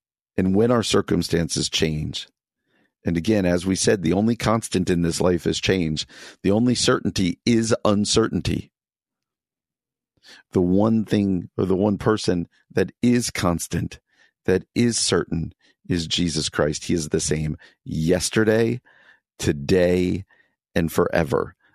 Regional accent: New Jersey, United States; Where I grew up in New Jersey, had a great youth group, would never miss it.

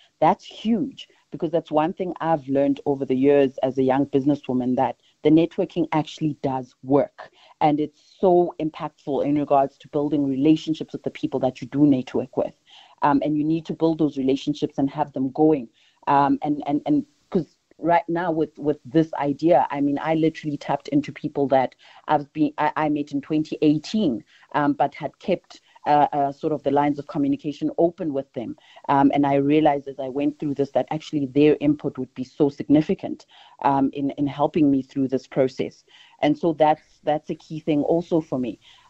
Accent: South Africa; Especially where I'm living as a South African.

